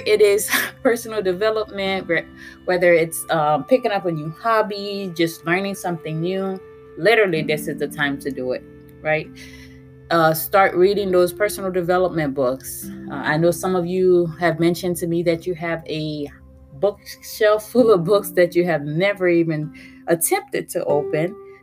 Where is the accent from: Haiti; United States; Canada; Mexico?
Haiti; I am originally from Haiti.